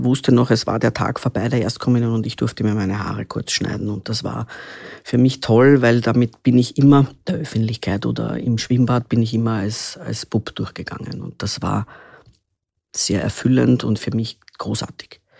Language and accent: German; Vienna, Austria; born there; Ich bin in Wien geboren, 1975 schon, also ich habe schon ein paar Jahre hinter mir. … bin ein Einzelkind